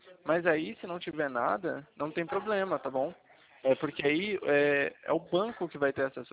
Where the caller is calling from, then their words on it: São Paulo, Brazil; É São Paulo.